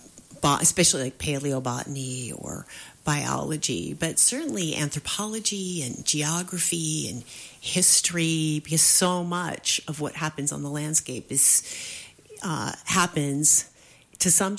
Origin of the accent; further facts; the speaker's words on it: Washington, United States; So been there many times. I grew up in Grant County.